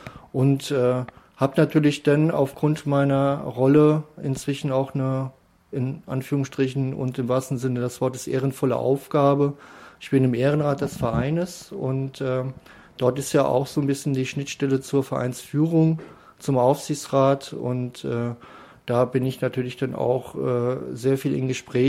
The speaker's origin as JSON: {"language": "German", "region": "Rhineland-Palatinate", "country": "Germany", "said": "ich komme ja nicht aus Mönchengladbach, sondern der Fanclub Lorelei ja auch nicht. Wir sind aus Rheinland-Pfalz an der Grenze zu Hessen"}